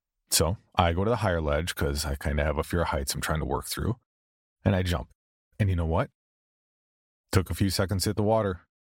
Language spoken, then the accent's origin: English; the South, United States; accent: southern; And don't even come at me about my southern accent.